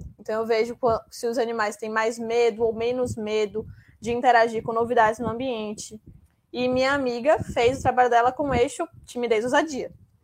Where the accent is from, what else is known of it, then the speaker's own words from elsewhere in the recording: Bahia, Brazil; Sou baiana.